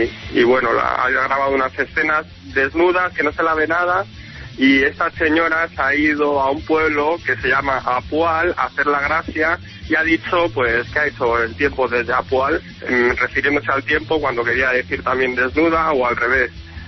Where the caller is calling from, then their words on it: Belgium; Soy un oyente de Bélgica